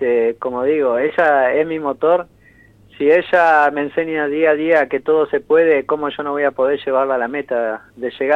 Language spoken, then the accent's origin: Spanish; San Antonio Este, Río Negro, Argentina; De San Antonio Este.